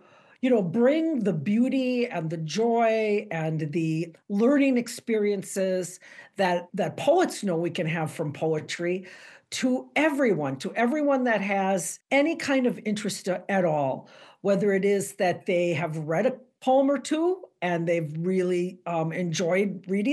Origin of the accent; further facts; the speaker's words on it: Milwaukee, Wisconsin, United States; I grew up in Milwaukee as a Mexican-American woman, and so some of them touch on that.